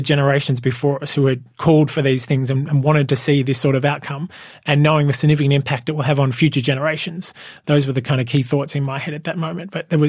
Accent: Melbourne, Victoria, Australia; Yeah, so I grew up in Naarm here in Melbourne. So my family comes from Framlingham down in southwestern Victoria, but yeah, grew up here in Melbourne.

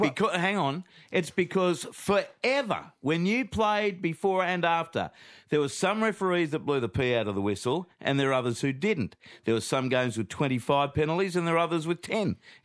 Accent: Queensland, Australia; I'm feeling pretty confident as a Queenslander for game one

